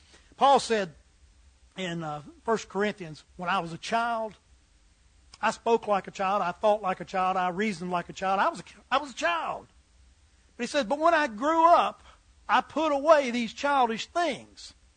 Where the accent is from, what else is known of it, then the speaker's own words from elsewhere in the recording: United States; born there; I'm glad I was born in America. And I am grateful that people want to come here.